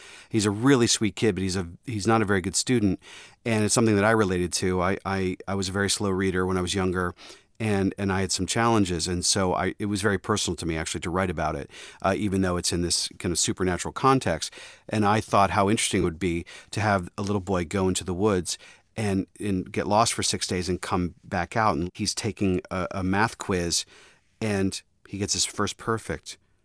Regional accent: Upper St. Clair, Pennsylvania, United States; When I was growing up in the South Hills, Upper St. Clair, I loved movies

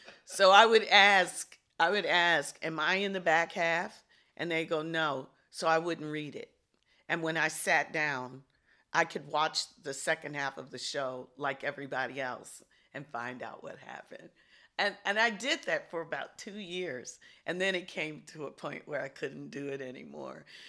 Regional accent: Detroit, Michigan, United States; She's from outside of Milwaukee. I'm from Detroit. So we also have that Midwestern sensibility

